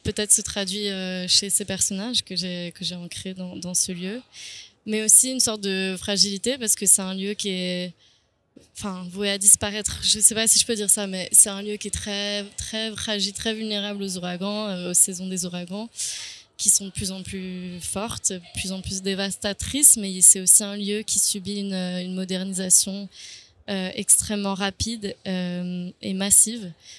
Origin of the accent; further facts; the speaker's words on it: France; Mais j'y ai jamais vécu, donc ça a toujours été un lieu assez alien pour moi. J'ai grandi en France, donc j'y allais toujours avec une sorte de fantaisie d'une personne européenne